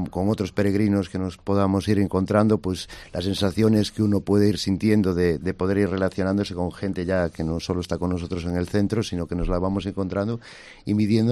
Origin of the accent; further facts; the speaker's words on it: Segovia, Castile and León, Spain; De Segovia. Pues imaginar lo que puede ser para mí, ¿no? Llegar a mi tierra